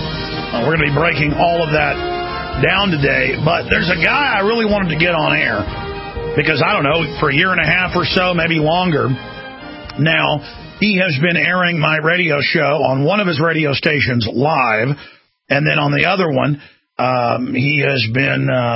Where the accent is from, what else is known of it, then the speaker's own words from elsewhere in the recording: Dallas, Texas, United States; I mean, I remember growing up in Dallas you can go through the dial and just hear so many interesting personalities, local news.